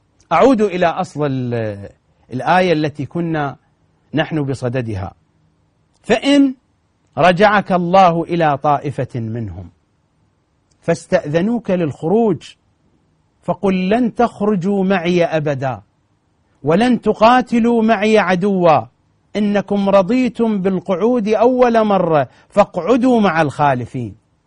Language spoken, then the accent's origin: Arabic; Iraq; accent: Iraqi; بالضبط في لهجتنا العراقية مثل ما واحد يخاطب الثاني يقول له دعتك